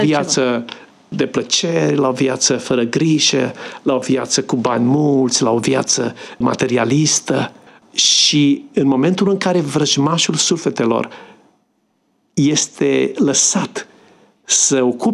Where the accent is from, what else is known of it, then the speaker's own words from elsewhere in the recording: Romania; Pentru că noi suntem români? Pentru că noi suntem creștini deja?